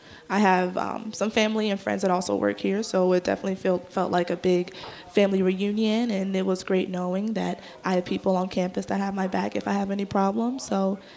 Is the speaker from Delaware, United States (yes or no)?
yes; Delaware, United States; Granted, I am from Delaware, yes